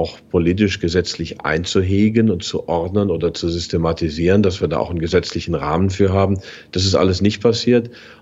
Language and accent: German; Germany; Und das sind wir nun mal als Deutsche.